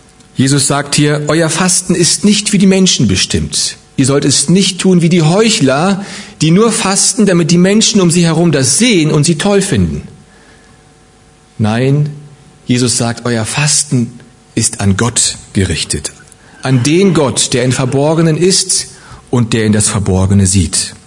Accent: Gummersbach, North Rhine-Westphalia, Germany; ich komme aus Gummersbach, dort bin ich in einer Gemeinde groß geworden

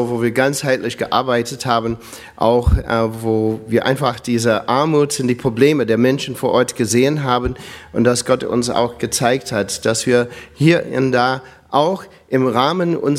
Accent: United States; German is a second language; moved away as an adult; now in Germany; ich komme nicht hier aus Bonn oder sonst aus der Nähe, sondern ich komme ursprünglich aus USA. Ich bin 1977 als Kurzzeitmissionar nach Deutschland gekommen.

